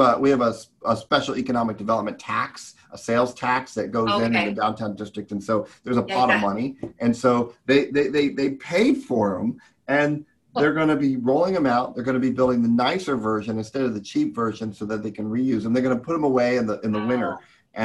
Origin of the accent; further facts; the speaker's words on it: Manhattan, Kansas, United States; I'll give you an example from my hometown here in Manhattan, Kansas.